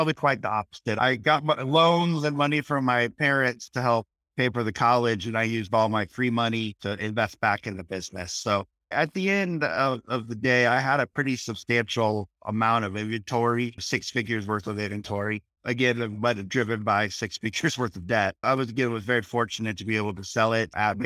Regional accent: Iowa, United States; Well, I'm from Iowa as well, but from a bigger town, and also went to the University of Iowa.

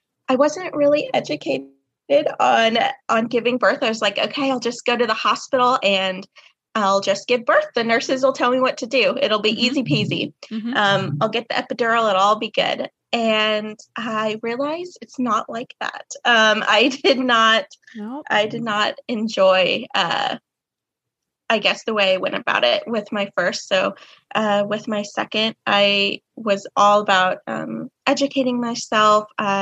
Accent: Kansas, United States; Well, I am from Kansas.

